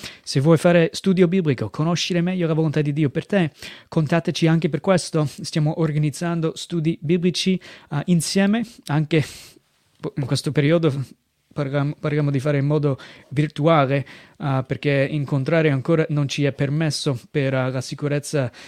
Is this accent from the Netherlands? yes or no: no; United States; now in Mestre, Italy; vengo dagli Stati Uniti, sono missionario qui in Italia dal 2007